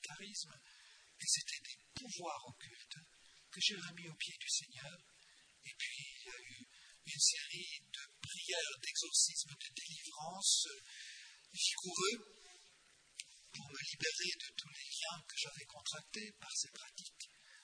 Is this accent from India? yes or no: yes; India; ça marchait tellement bien, précisément parce que je venais des Indes.